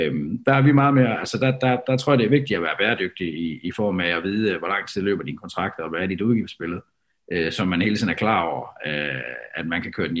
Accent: Esbjerg, Region of Southern Denmark, Denmark; Jeg er jo selv gammel Esbjerg-dreng

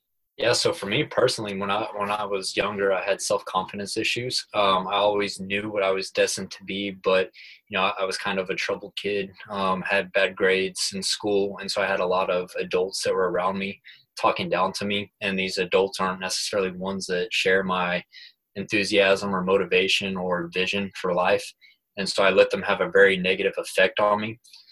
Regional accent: Texas, United States; now in Houston, United States; I live in Houston. So I'm from West Texas originally, but I live in Houston. I lived in Houston for the past 5 years.

